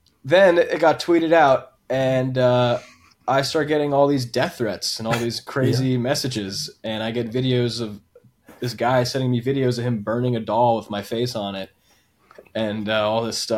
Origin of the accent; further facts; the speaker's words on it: Long Island, New York, United States; And growing up in the Long Island and on the East Coast, that's pretty much most of that area is that.